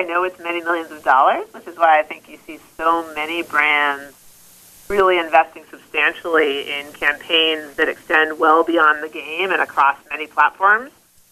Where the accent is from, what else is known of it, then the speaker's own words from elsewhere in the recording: Boston, Massachusetts, United States; I'm from Boston, so I got to keep giving that a whirl.